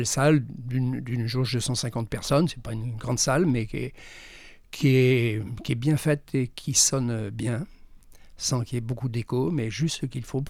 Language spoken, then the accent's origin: French; Saint-Jean-d'Angély, Nouvelle-Aquitaine, France; J'étais de Saint-Jean, donc pour moi l'Éden, c'est forcément Saint-Jean-d'Angély.